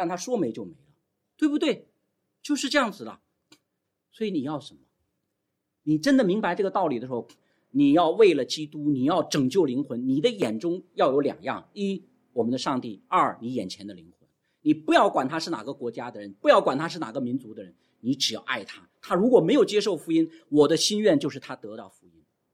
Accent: China; 我们作为一个中国人，想不想让中国变得更好？

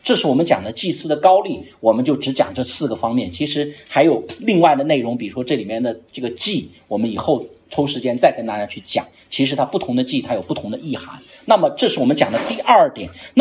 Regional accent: China; 我们中国人都很喜欢读四大名著

